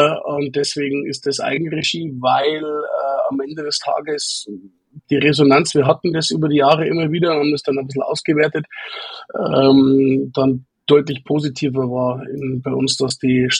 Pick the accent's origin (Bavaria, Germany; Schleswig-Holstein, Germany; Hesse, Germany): Bavaria, Germany; accent: Lower Bavarian; weil wenn ich dann einmal in den tiefen niederbayerischen Dialekt verfalle, dann wird es schwierig.